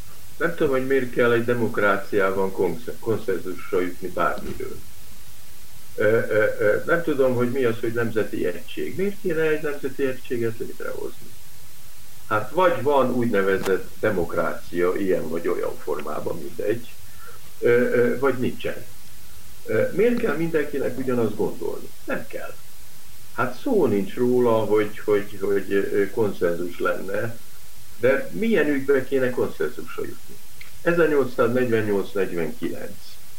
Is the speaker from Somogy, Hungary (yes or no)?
no; Budapest, Hungary; ez az ötös kollégium, ahol a pestiként kerültem be, kivételezettként véletlenül